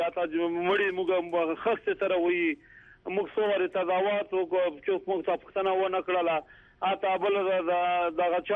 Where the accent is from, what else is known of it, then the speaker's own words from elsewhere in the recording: Afghanistan; ما هم انسان هستیم، افغان هستیم، تذکره ما از افغانستان هستیم،